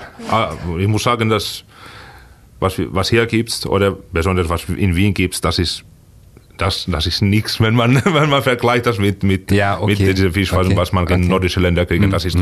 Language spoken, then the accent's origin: German; Finland; German is a second language; now in Germany